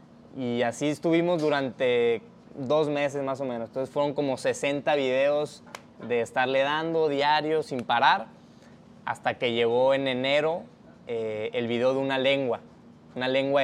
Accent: Sonora, Mexico; born there; Yo nací en Sonora, en el norte de México, y allá acostumbramos mucho a hacer carnita asada

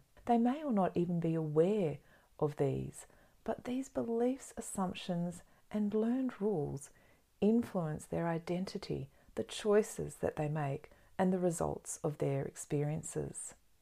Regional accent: Australia; And as an Australian dietitian and mindfulness practitioner

